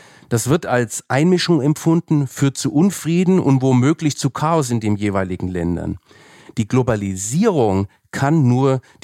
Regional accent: Bavaria, Germany; ich bin ja Franke und da weiß man, was zum Beispiel ein guter Weißwein ist.

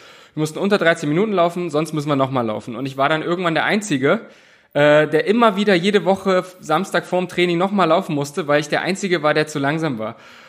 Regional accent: Bernburg, Saxony-Anhalt, Germany; ich bin dann auf Sportinternat gegangen in Magdeburg, vorher in meiner Heimatstadt in Bernburg auf der Schule

